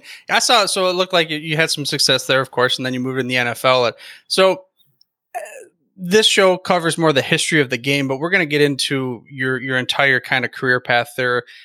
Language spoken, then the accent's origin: English; Midwest, United States; I grew up in the Midwest, like you said, and not as much of a culture.